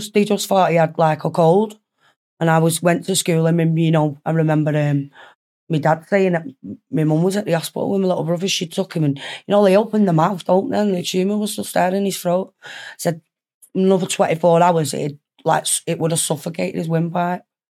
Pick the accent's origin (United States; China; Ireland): Ireland; Dublin, Leinster; moved away; also born or lived in Manchester; From Dublin. I was born in Dunleary in Dublin, May. Obviously in Ireland.